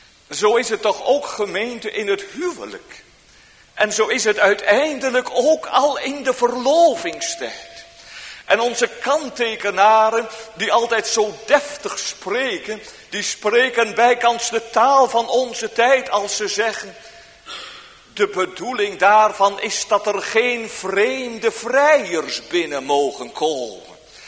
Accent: Elburg, Gelderland, Netherlands; In mijn jongensjaren waren er in Elburg, waar ik opgroeide, net buiten de stadsgrachten, een aantal van die hofjes.

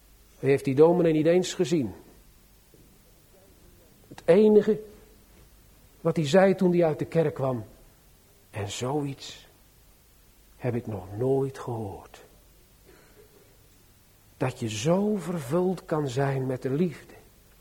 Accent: Sliedrecht, South Holland, Netherlands; born there; Zoals het gebeurd is in de plaats waar ik geboren ben, rondom het jaar 1930. Dat wijlen dominee Riekel onder de ouderen bekend die toen in Sliedrecht stond.

